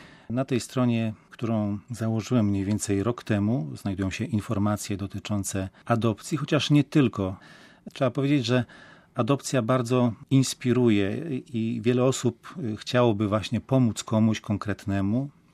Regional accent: Masovian Voivodeship, Poland; Obaj pochodzimy z diecezji radomskiej.

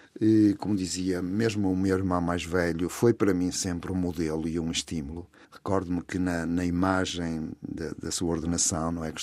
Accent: Porto, Norte, Portugal; fui ordenado na Diocese do Porto, de onde sou natural.

